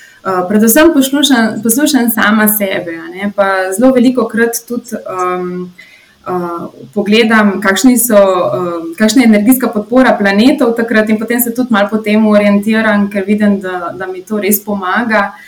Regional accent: Ljubljana, Central Slovenia, Slovenia; Drugače sem pa iz Ljubljane

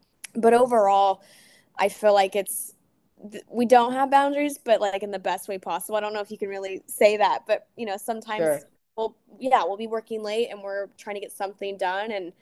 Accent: Bakersfield, California, United States; also born or lived in Los Angeles; now in Portland, United States; I grew up in Bakersfield originally, but because I was doing commercials when I was young, I was always going back and forth between there and LA. So LA is home to me. I currently reside in Portland, Oregon.

